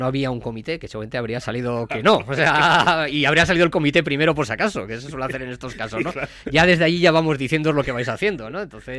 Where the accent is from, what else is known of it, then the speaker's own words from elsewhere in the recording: Bilbao, Basque Country, Spain; born there; De Bilbao, sí. Antes de que los niños naciesen en Cruces, yo nací en Bilbao, sí.